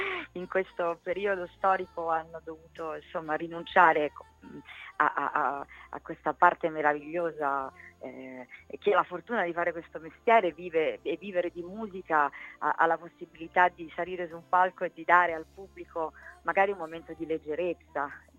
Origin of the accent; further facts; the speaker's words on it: Rome, Lazio, Italy; now in Milan, Italy; se sono romana, io me la sono vissuta a Milano tanto.